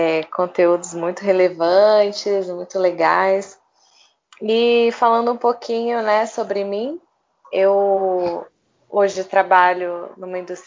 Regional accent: Espírito Santo, Brazil; Eu sou do Espírito Santo, então estagiei no Banco do Estado lá 2 anos

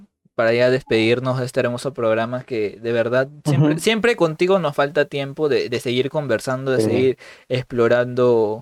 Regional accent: Callao, Peru; Él es del norte, yo soy del Callao.

